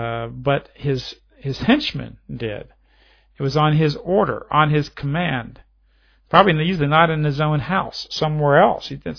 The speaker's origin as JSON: {"language": "English", "country": "United States", "said": "You know, I was so proud of the fact as an American, as an American young man"}